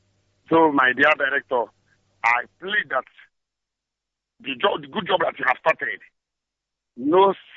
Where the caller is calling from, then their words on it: Ezira, Anambra, Nigeria; I'm calling from Ezira, Anambra State, Biafra Land.